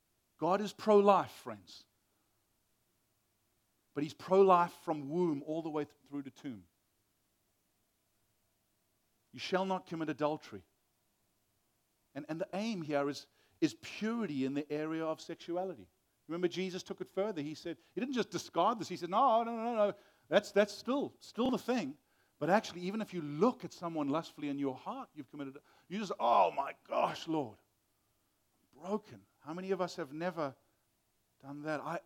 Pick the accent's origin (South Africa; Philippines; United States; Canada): South Africa; Let me just say, as a South African, growing up in Southern Africa